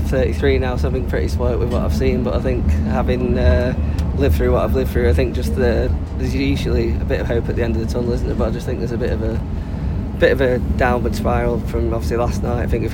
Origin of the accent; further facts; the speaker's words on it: Cheadle Hulme, North West England, United Kingdom; I'm from Cheadle Hume.